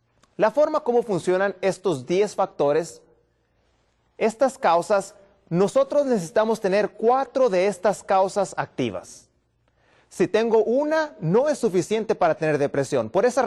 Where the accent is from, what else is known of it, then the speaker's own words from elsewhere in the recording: Baja California, Mexico; vengo desde Baja California